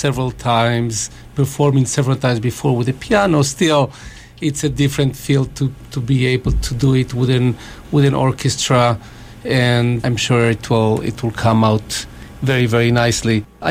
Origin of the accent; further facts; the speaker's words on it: Israel; Growing up in Israel, some of you might know that life in Israel is a little bit uptight.